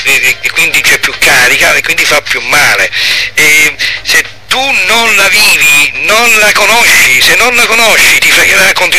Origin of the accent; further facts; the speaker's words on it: Syracuse, Sicily, Italy; io sono da Siracusa